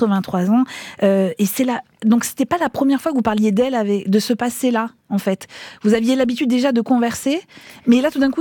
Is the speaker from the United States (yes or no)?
no; south of France, France; les gens savent que je suis du Sud, donc c'est pas étonnant.